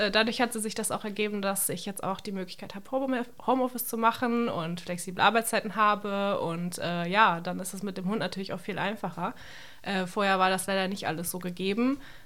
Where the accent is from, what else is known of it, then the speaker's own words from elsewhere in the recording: Bielefeld, North Rhine-Westphalia, Germany; ich komme aus Bielefeld, wie du schon gesagt hast. Und ich bin 31 Jahre alt